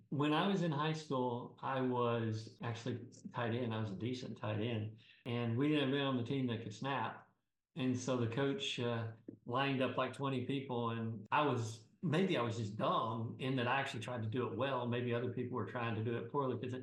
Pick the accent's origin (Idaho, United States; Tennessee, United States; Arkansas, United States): Tennessee, United States; Well, so I grew up in East Tennessee and went to the University of Tennessee.